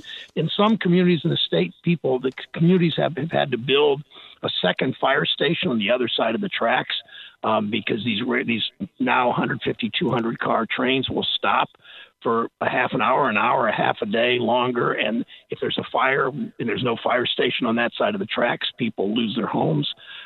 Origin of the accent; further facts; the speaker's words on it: Mansfield, Ohio, United States; now in Cleveland, United States; They abandon communities like my hometown of Mansfield and places like Barberton and places like Maple Heights. Connie and I live in Cleveland, but right on the edge of Maple Heights.